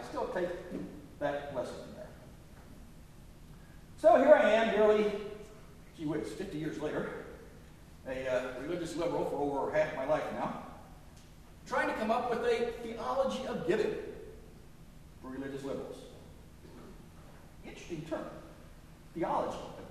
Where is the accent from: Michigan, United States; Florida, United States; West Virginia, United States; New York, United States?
West Virginia, United States; For when my hometown, Southern West Virginia Baptist Church, conducted an every member canvas, I mean, they meant every member.